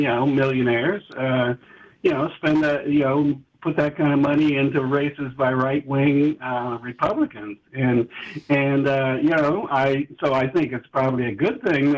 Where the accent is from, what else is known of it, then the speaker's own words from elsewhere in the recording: Union City, Indiana, United States; I grew up in Union City, Indiana, a small town in Indiana, which is an extremely right-wing state.